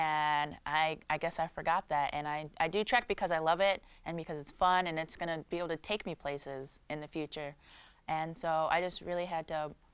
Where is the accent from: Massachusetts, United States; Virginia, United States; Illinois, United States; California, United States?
Illinois, United States; Chicago; now in Michigan, United States; I'm from Chicago, so it's a little different than it is here in Michigan.